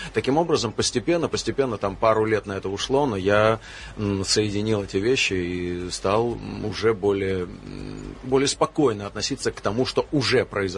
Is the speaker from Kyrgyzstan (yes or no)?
yes; Issyk-Kul Region, Kyrgyzstan; Я родился в горах, в Киргизии, на озере Иссык-Куль. Я пробыл очень много времени в детстве и потом еще в юности.